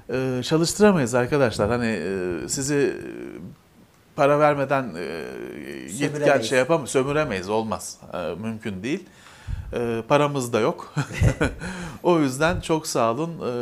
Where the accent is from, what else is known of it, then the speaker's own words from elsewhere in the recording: Bakırköy, Istanbul, Turkey; Ya ben Bakırköylüyüm.